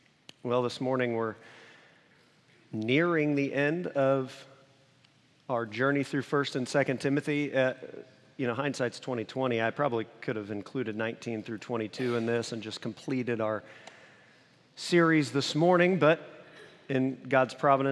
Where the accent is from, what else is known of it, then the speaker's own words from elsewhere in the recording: Midwest, United States; I know growing up in the Midwest, it's kind of odd that I'd never been to Chicago, but I hadn't.